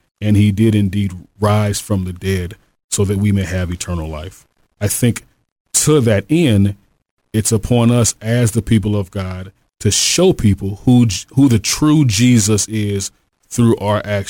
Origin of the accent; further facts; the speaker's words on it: St. Louis, Missouri, United States; I am born and raised in St. Louis in North City, and so grew up acquainted with the great need of the city and also the great divides that exist in our city.